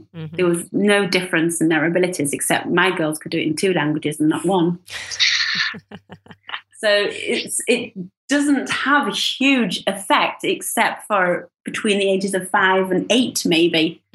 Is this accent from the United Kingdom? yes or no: yes; United Kingdom; now in Sweden; I, as a British person who now lives in Sweden, it was kind of terrifying to think that my children would not start school until they were 7.